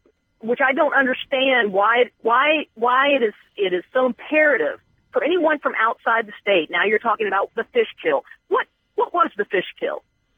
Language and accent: English; West Virginia, United States; I would just like to say that I am from West Virginia.